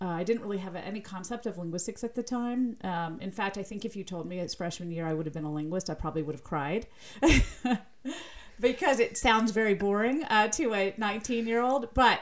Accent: the South, United States; accent: Southern

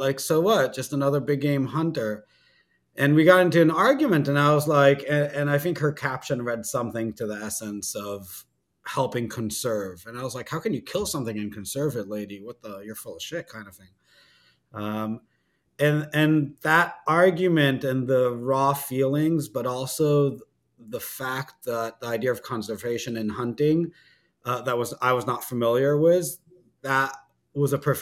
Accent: Israel; I didn't grow up hunting. I grew up in Israel.

